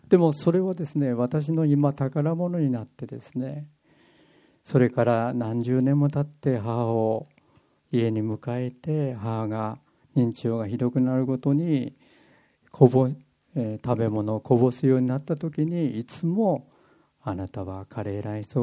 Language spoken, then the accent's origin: Japanese; Kyushu, Japan; 私は九州男児であんまり家事を手伝わないものでしたけれども